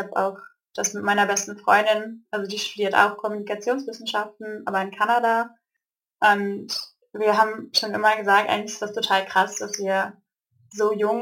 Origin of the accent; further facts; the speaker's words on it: Braunschweig, Lower Saxony, Germany; also ich komme ursprünglich aus Braunschweig